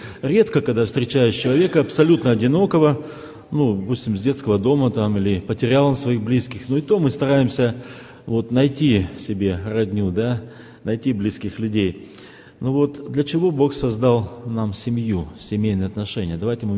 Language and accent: Russian; Chernivtsi, Chernivtsi Oblast, Ukraine; born there; first language Ukrainian; Russian is a second language; moved away; also born or lived in Kazakhstan / Moldova / Russia; Я родился в Западной Украине, в городе Черновцах. Я с удовольствием слышал проповедь на своей родной мове. Но вот потом мы уехали в Казахстан, потом в Молдавию, потом в Россию.